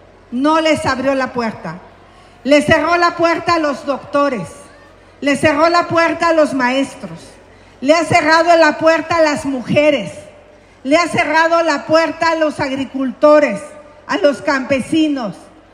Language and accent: Spanish; Hidalgo, Mexico; Yo también soy del Valle, pero del Mezquital en Hidalgo. Así es que nunca voy a olvidar al Mezquital de Durango porque va ligado al lugar donde yo nací.